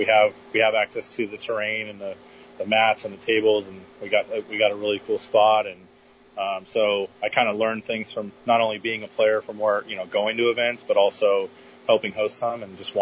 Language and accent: English; Sacramento, California, United States; Well, I've grown up in Sacramento my whole life and it's been my hometown. It's just where I've always wanted to do something.